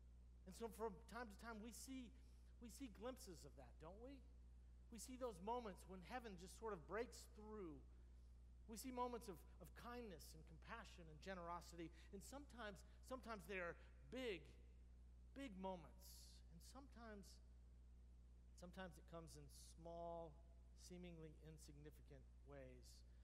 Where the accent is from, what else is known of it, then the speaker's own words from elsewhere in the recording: California, United States; Now, I will be honest with you that growing up in California, I used to think every time she'd say that, that is the most Texas thing I've ever heard in my entire life.